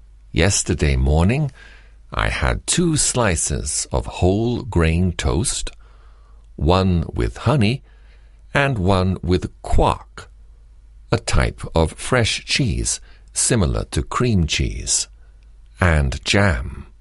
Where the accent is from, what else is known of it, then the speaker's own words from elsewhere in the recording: Wittmund, Lower Saxony, Germany; since I come from Vitmunt in East Friesland.